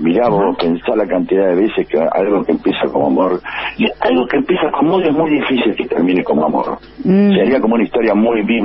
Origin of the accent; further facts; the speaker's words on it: Tucumán, Argentina; bueno, soy tucumana